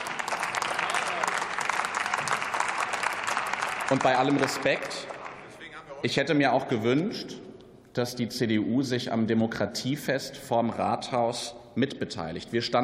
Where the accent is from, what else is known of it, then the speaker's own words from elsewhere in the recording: Giessen, Hesse, Germany; Gießen ist meine Heimatstadt.